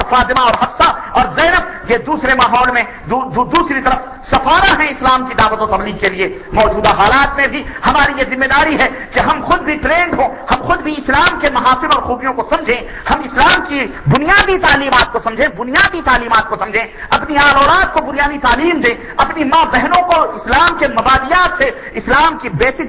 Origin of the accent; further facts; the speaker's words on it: India; ہندوستان کے اندر آپ کو پتا ہے ہم چونکہ وہاں کے رہنے والے, اس لیے ہمیں معلوم ہے